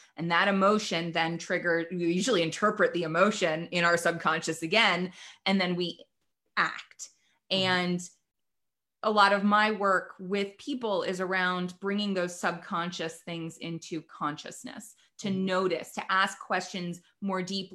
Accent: Nashville, Tennessee, United States; I grew up in Nashville, Tennessee

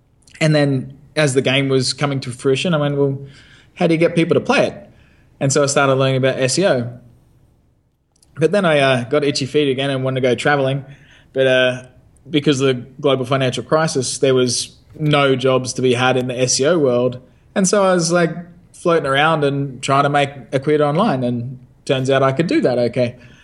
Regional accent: Australia; moved away as an adult; now in London, United Kingdom; So yeah, I grew up in Australia, studied in Australia, and pretty much as soon as university finished, I went world traveling. I moved to London

